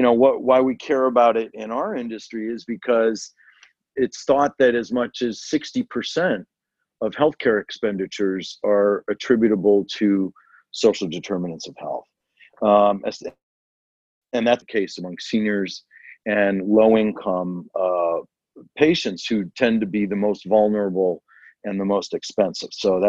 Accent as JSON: {"language": "English", "town": "Detroit", "region": "Michigan", "country": "United States", "tie": "born or raised there", "said": "I'm a son of Detroit, so I grew up on Motown."}